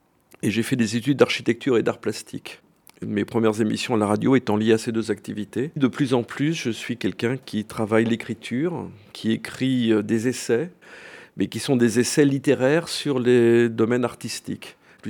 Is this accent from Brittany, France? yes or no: no; Paris, Île-de-France, France; Pourtant, je suis un parisien.